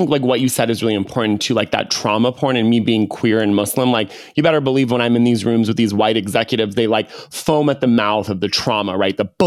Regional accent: Los Angeles, California, United States; I'm like from California, grew up in LA, and like, I was still taking notes.

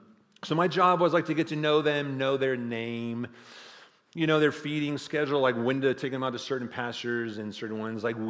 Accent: Texas, United States; So I was born and raised in the Texas Hill Country, so that's where I'm from. So I grew up loving all things ranches, horses, ranch life, all of that.

